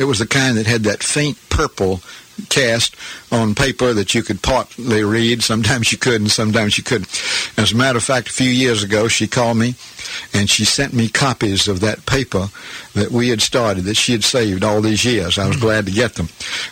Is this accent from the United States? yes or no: yes; Chattanooga, Tennessee, United States; I grew up out in Glenwood, and we had a wonderful school out there. It was the prettiest school in Chattanooga, but it's gone now.